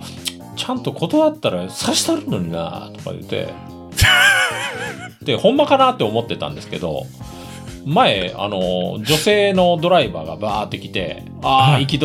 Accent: Kansai, Japan; いやもう僕関西人やからね、関西人ソース好きやからね

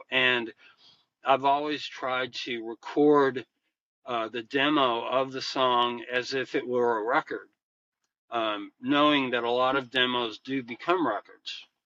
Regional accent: Lubbock, Texas, United States; bonded with him because I'm from Lubbock and they're from Tulsa.

